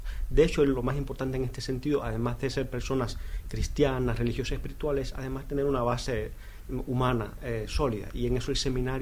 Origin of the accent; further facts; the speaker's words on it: Cuba; yo soy cubano, nací en Cuba hace 42 años, hijo de gallegos migrados